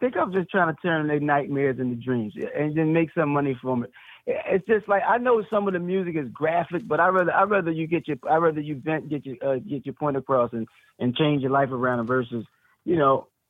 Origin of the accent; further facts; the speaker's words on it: Philadelphia, Pennsylvania, United States; I'm from West Philadelphia